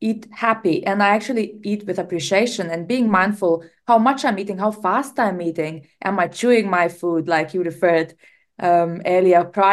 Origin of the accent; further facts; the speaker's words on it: Lithuania; English is a second language; moved away as an adult; now in United Kingdom; I left Lithuania more than around 20 years ago, which means I've embarked on a journey in UK and other countries